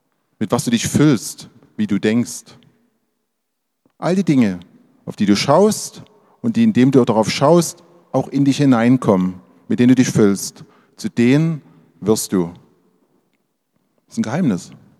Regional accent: Dresden, Saxony, Germany; da war die Friedliche Revolution in Dresden, eines der bewegendsten Momente in meinem Leben, in meiner Heimatstadt, das miterlebt zu haben.

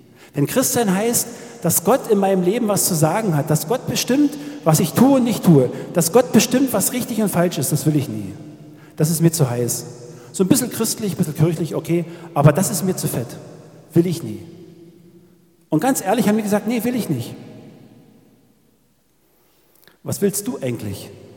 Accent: Hoyerswerda, Saxony, Germany; Als die ersten Flüchtlinge nach Hoyerswerda kamen, da wo ich herkomme, da bin ich immer vom Fahrrad vorbeigefahren.

